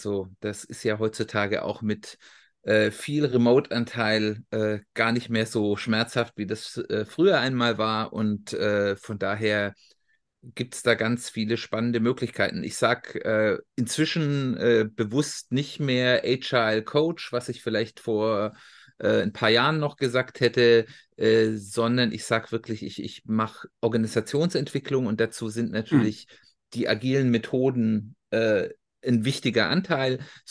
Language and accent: German; Hesse, Germany; Und ich komme aus dem Umland von Frankfurt. Ich habe lange in Frankfurt gelebt und jetzt seit schon über 10 Jahren sind wir jetzt in den Speckgürtel, wie man ja so schön sagt, gezogen, in die schöne Wetterau